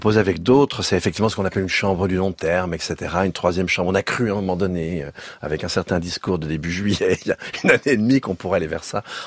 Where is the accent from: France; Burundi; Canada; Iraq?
France; Je suis français aussi, franco-suisse